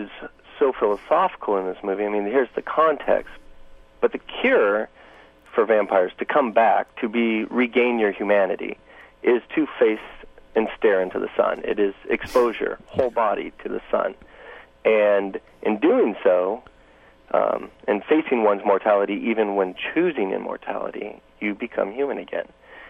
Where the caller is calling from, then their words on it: Portland, Oregon, United States; Portland, Oregon.